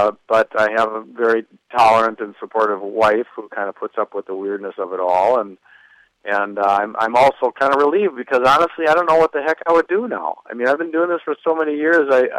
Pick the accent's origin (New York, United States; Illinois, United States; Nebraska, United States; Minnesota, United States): Minnesota, United States; Well, I born and raised in Minnesota. I live in Stillwater now